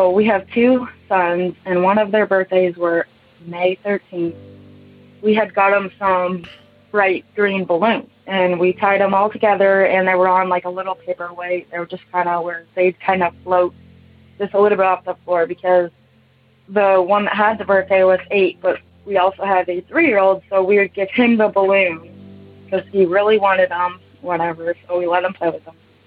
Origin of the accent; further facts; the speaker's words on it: Kansas, United States; I'm from Kansas.